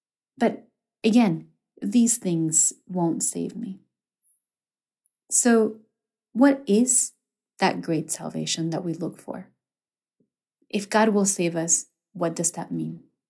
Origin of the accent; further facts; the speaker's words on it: Argentina; English is a second language; now in United States; I am from Argentina, although I'm currently living in the United States